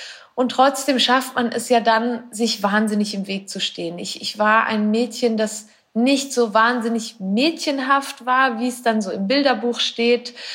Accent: Switzerland; Ich bin aus der Schweiz. Ich wohne dort auch immer noch.

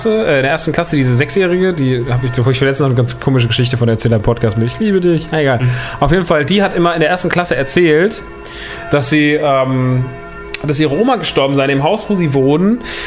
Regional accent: Rodgau, Hesse, Germany; Ich bin ja groß geworden im Rottgau, in der Vorstadt.

